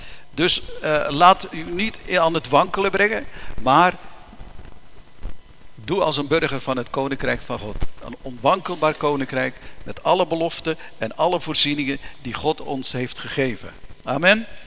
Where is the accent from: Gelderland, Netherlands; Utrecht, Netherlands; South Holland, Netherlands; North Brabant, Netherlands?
Utrecht, Netherlands; Leerdam; Wij komen uit Leerdam